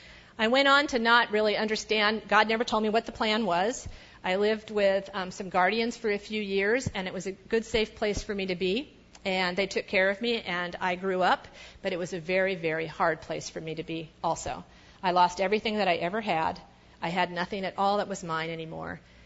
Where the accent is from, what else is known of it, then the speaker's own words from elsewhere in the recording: California, United States; They lived in North Carolina, and we lived in California. I grew up in California.